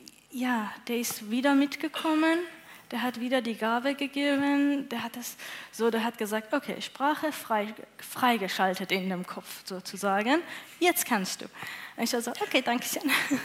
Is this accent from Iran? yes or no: yes; Iran; first language Farsi; German is a second language; Ja, also ich komme aus dem Iran. Meine Muttersprache ist Farsi oder Persian, sagt man auch.